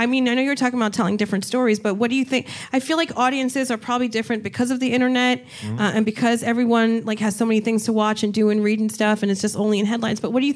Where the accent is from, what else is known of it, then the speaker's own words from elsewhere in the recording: New Jersey, United States; I'm from Jersey, and...